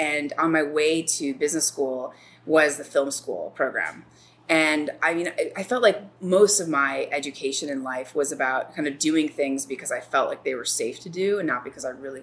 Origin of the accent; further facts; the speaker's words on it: Chicago, Illinois, United States; So I was born in Chicago and, you know, pretty uneventful childhood.